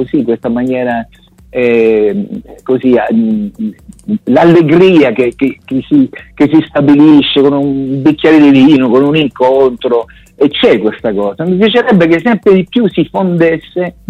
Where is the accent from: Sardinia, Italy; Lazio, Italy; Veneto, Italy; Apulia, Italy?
Apulia, Italy; accent: Salentino; fatta nel mio dialetto salentino